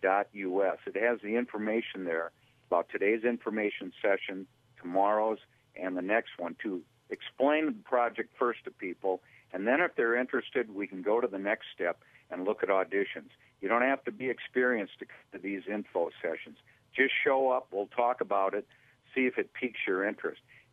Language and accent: English; Minneapolis, Minnesota, United States; I grew up in South Minneapolis, but my neighborhood was white, and I moved to the North Shore in the early 90s, and it's essentially white where we live.